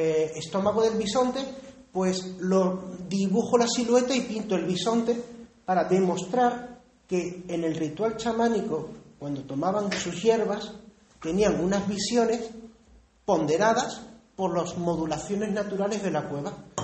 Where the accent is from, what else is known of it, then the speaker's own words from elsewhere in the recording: Spain; somos españoles